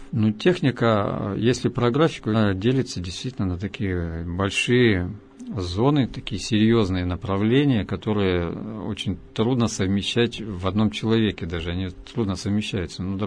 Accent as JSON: {"language": "Russian", "region": "Moscow", "country": "Russia", "tie": "born there", "lives_now": "Yekaterinburg, Russia", "said": "а я родился в Москве, сейчас живу в Екатеринбурге"}